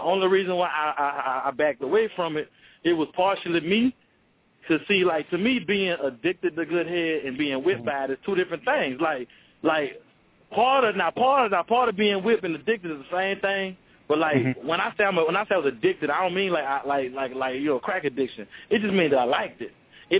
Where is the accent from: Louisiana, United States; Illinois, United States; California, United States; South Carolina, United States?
Louisiana, United States; New Orleans; now in Houston, United States; I ain't from the 832. I'm just out here now. I'm from New Orleans.